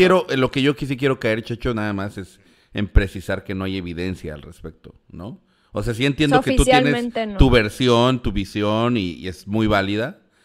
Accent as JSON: {"language": "Spanish", "town": "Tizapán", "country": "Mexico", "accent": "Mexican", "said": "Pero yo lo digo así con mi acento mexa"}